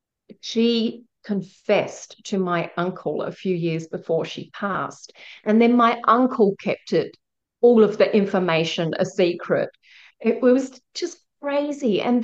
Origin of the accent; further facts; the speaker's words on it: South Australia, Australia; No, I was born on Kaurna country. I grew up on Kaurna country, which is South Australia. And so my ancestry is to the west coast of South Australia.